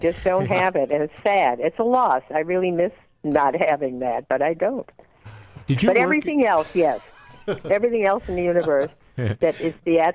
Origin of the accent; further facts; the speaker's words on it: Chicago, Illinois, United States; Oh, South Side. Well, again, generationally, probably not, but yes, the South Side. I lived around the university.